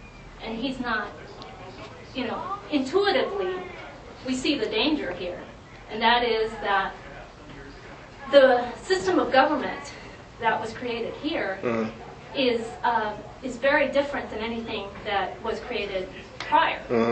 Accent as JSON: {"language": "English", "country": "Panama", "tie": "born or raised there", "said": "I grew up in Manuel Noriega's Panama."}